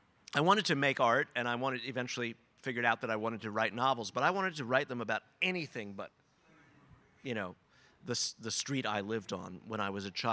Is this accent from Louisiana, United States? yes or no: no; Brooklyn, New York, United States; It was a footnote, as far as I was concerned, that I was from Brooklyn. And then I made this kind of reversal that surprised and delighted me, where I went back and began living in Brooklyn